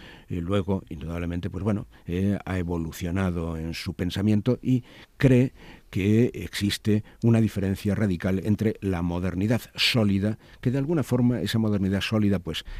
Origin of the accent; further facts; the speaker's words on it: Basque Country, Spain; Sí, bueno, soy vasco